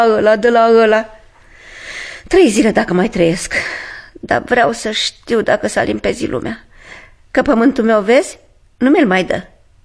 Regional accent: Domnești, Argeș, Romania; Nu, doamnă. Eu sunt deloc din Domnești.

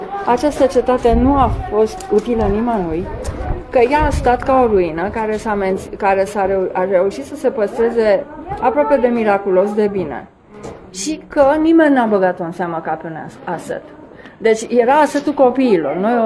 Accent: Râșnov, Brașov County, Romania; scriitoare, m-am născut aici în Râșnou.

